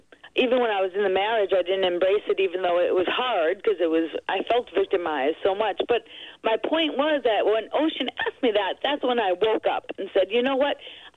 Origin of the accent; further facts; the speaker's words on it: Edison, New Jersey, United States; I grew up Jewish in Edison, New Jersey, where me and Heidi Selzman were the only Jews.